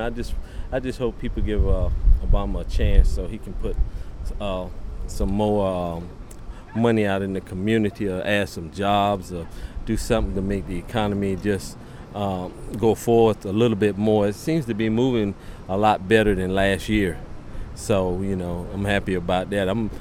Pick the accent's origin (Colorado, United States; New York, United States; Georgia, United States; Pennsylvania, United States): Georgia, United States; Atlanta; I'm from Atlanta, Georgia.